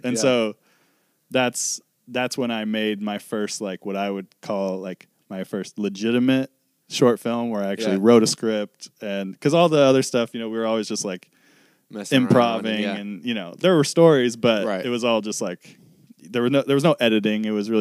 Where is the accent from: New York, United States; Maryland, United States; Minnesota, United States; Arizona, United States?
Minnesota, United States; also born or lived in Fresno, California / Arkansas; I consider Minnesota home. I was born in California, like Northern California, Fresno. We were only there for like a month after I was born, and then lived in Arkansas till I was 6, and then we moved to Minnesota.